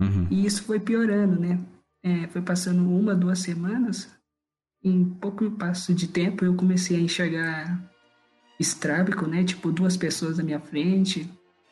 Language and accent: Portuguese; São Paulo, Brazil; Então, eu sou aqui de São Paulo, né? Sou perto da capital aqui, né? Não moro no interior, não. É cidade grande. Eu tenho 18 anos, né?